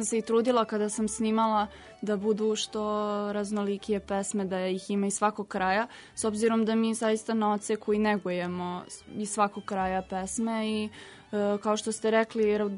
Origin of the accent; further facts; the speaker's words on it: Pristina, Pristina District, Kosovo; ja budući da sam sa Kosova, da sam rođena u Prištini, meni je negde taj jug najbliži srcu